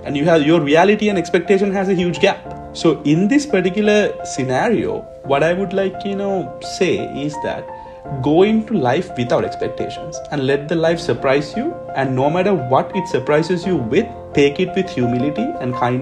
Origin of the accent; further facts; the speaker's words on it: Sri Lanka; now in China; I'm from Sri Lanka in China for the past 16 years. And I come from like a very meditative, like very scenic background, like a little island.